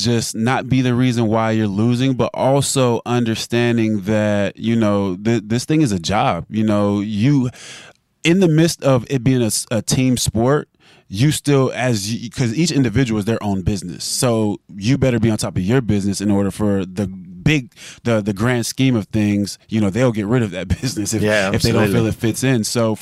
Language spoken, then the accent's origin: English; Jacksonville, Florida, United States; I grew up in Jacksonville, Florida.